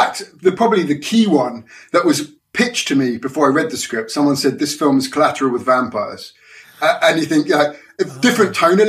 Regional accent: London, United Kingdom; When I grew up, you know, I grew up in London and the idea of, especially New York.

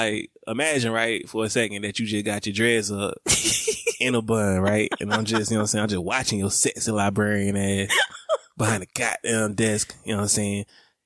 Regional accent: Atlanta, Georgia, United States; accent: Atlanta; And don't judge my Atlanta accent.

